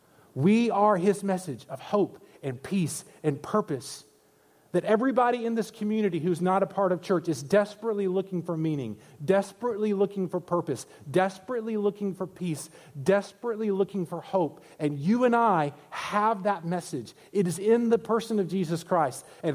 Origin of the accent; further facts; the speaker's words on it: Columbus, Georgia, United States; in your great state of Georgia, in my home state of Georgia